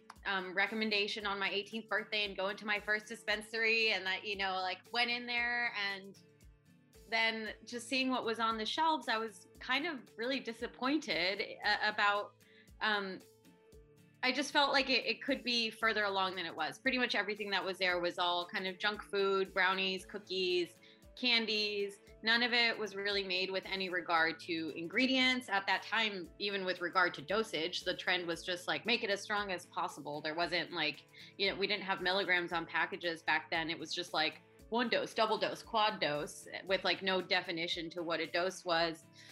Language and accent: English; California, United States; I grew up in the Bay Area, and this has been sort of the epicenter for, you know, the so-called farm to table movement for a long time.